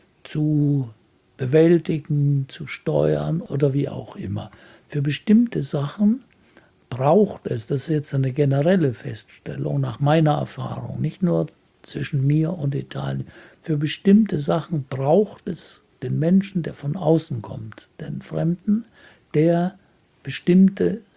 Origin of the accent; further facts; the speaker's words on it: Bavaria, Germany; now in Bremen, Germany; ich komme aus Franken und die Berge fehlen mir. Oder auch nur das Mittelgebirge fehlt mir. Aber ansonsten finde ich es wunderbar, in Bremen zu leben.